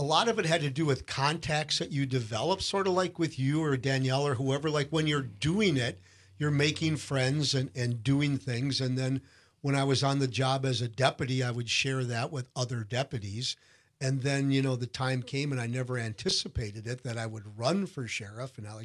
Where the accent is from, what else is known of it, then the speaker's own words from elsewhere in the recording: Brookfield, United States; And I grew up in Brookfield, but Brookfield was different then.